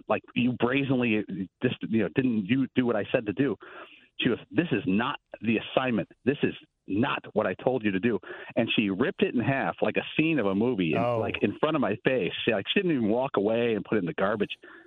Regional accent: Chicago, Illinois, United States; I'm from the South Side of Chicago.

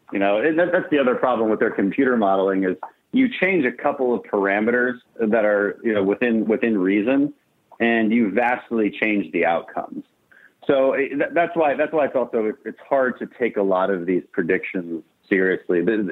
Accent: Houston, Texas, United States; We know that we're from Houston.

